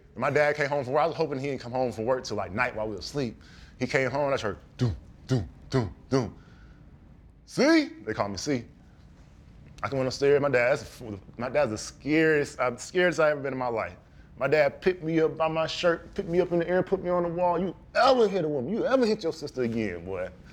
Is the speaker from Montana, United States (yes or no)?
no; Georgia, United States; now in Michigan, United States; So, you know, I'm from Georgia, I don't do nothing on ice. But I came up here in Michigan.